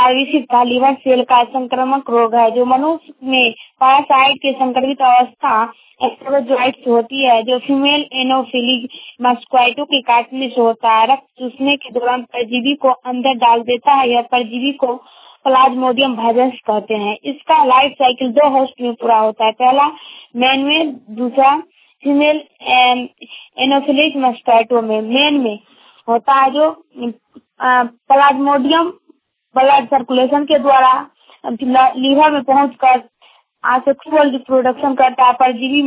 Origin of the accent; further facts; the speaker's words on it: Sona, Bihar, India; ग्राम सोना हमारा जिला सुपौल से